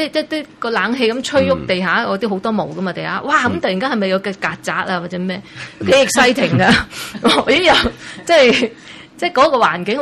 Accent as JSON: {"language": "Cantonese", "region": "Guangdong", "country": "China", "said": "因为我哋个 culture 都差唔多，我哋广东人"}